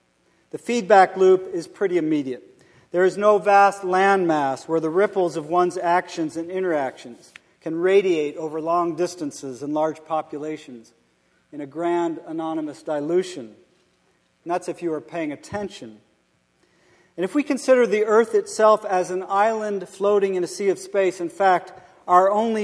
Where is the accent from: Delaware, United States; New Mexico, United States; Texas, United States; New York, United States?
Delaware, United States; I actually have roots in this part of the world. I grew up in Delaware.